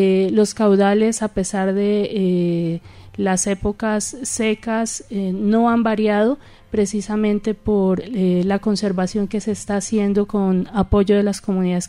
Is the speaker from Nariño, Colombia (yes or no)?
yes; La Unión, Nariño, Colombia; De la Unión Nariño.